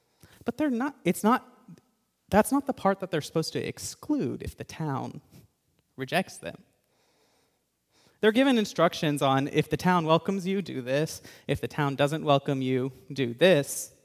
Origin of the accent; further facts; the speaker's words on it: Tennessee, United States; You know, I'm from Tennessee. I can assure you the church is there.